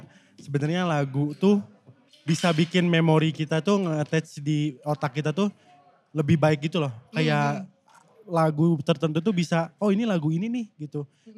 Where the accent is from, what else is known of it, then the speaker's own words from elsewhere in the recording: Bandung, West Java, Indonesia; kita kan sebagai orang Bandung ya Far ya